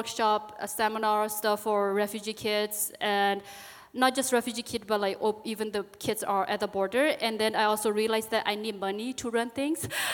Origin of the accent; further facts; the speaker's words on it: United States; especially us as American, you know, we get to study, we get to go to the park, we get to go to work, we get to stay with our family